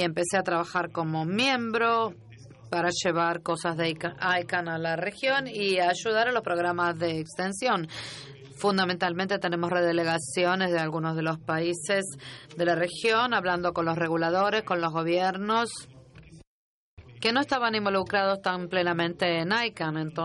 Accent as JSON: {"language": "Spanish", "country": "Fiji", "said": "provengo de las Islas Fiji en el Pacífico."}